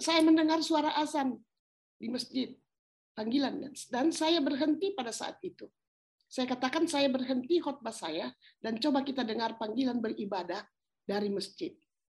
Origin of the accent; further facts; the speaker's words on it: South Sulawesi, Indonesia; saya dari Toraja. Ya. Dan di Toraja itu boleh dikatakan kebanyakan penduduknya beragama Kristen.